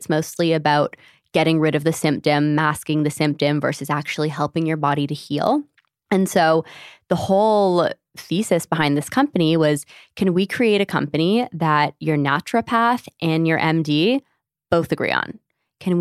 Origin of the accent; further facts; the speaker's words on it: Canada; came back to Canada to finish up college. I'm from Canada.